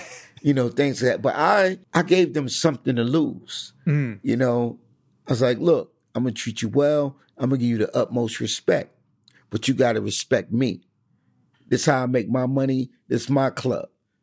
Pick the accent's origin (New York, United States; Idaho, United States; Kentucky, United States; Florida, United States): New York, United States; Bronx; I grew up in the South Bronx, and, you know, I've been around, you know, entertainers and gangsters and drug dealers, pimps, all my life.